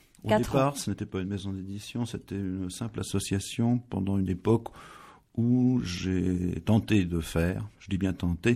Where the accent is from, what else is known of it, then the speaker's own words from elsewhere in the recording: Tours, Centre-Val de Loire, France; born there; also born or lived in Poitiers / Limoges; Je suis né à Tours parce que j'ai vu de la lumière, je suis sorti. Bon, c'était à Tours, c'était un peu comme un train, ça aurait pu se passer ailleurs. Je suis d'une famille plutôt moitié bretonne, moitié poitevine.